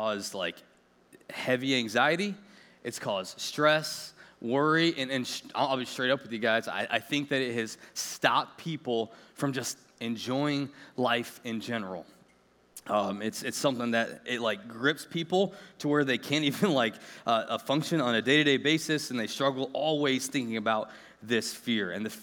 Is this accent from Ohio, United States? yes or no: yes; Clyde, Ohio, United States; And I grew up in the Clyde Green Springs area. And at that time, I had dated a girl that lived in Norwalk